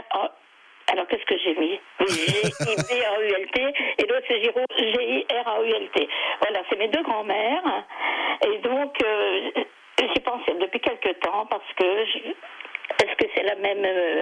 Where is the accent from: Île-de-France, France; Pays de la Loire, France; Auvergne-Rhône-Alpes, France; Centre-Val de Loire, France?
Centre-Val de Loire, France; Amboise; Alors, je suis d'Amboise, donc moi je suis née à Amboise, j'en suis fière. … elle est du sud, enfin de la rive gauche de la Loire, et … est de la rive droite de la Loire.